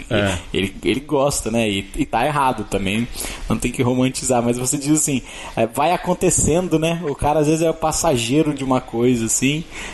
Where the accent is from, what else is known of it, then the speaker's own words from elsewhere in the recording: Brazil; A gente só conhece isso porque a gente é brasileiro, né?